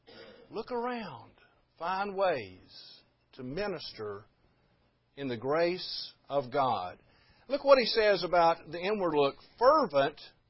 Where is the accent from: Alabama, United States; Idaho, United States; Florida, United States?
Alabama, United States; I'm from Alabama, so I have a hard time saying some of these names.